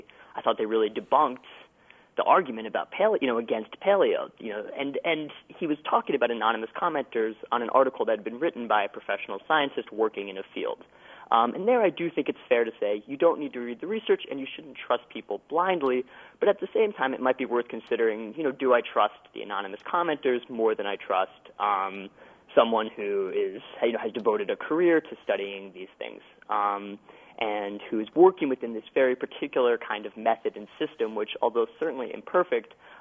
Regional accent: Bible Belt, United States; I grew up in the Bible Belt, and we would, at school we talked about evolution a lot.

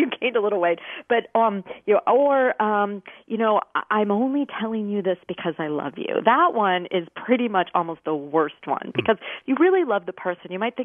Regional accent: Midwest, United States; I'm a Midwesterner, and that one was new to me, too.

